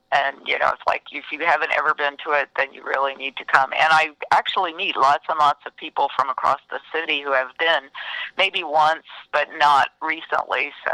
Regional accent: Lagodi, Indiana, United States; Well, I actually grew up in southern Indiana, in a little town called Lagodi, where I went to 12 years of Catholic school at St. John Parish.

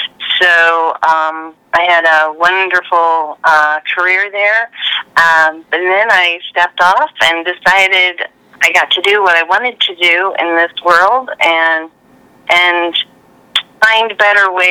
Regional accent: Cicero, Indiana, United States; born there; Well, I was born right where I live, here in Indiana, Cicero. I live on a farm in a little farming community.

